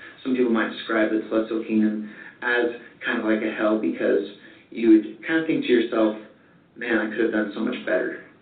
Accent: Temecula, California, United States; I'm also from Southern California, a town called Temecula. I'm 19 years old

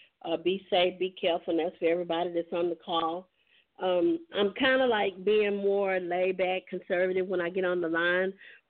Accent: Texas, United States; I said, no, he say that because I'm from Texas.

